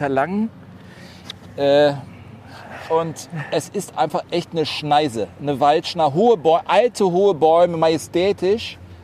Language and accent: German; Cologne, North Rhine-Westphalia, Germany; born there; ich komme natürlich aus Deutschland. Ich bin in Köln geboren, aber meine Mutter ist Schwedin. Und ich kann Schwedisch und wir haben noch das Haus meiner Großeltern.